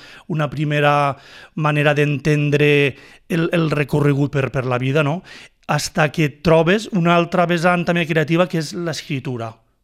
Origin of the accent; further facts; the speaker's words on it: Peníscola, Valencian Community, Spain; jo començaré dient-vos que sóc de Peníscola, vaig néixer l'any 75